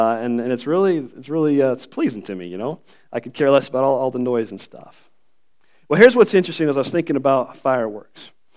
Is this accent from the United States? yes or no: yes; Washington, United States; I came from Western Washington, and we lived right next to a reservation.